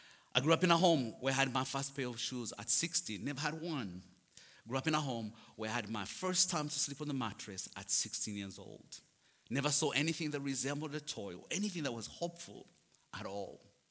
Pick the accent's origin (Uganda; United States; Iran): Uganda; my little journey as a little boy growing up in Uganda.